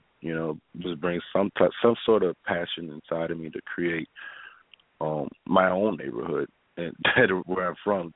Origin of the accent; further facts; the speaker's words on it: Chicago, Illinois, United States; Yes, I've always was attracted to Chicago because growing up in North Lawndale, there's sometimes nothing to do, even sometimes now.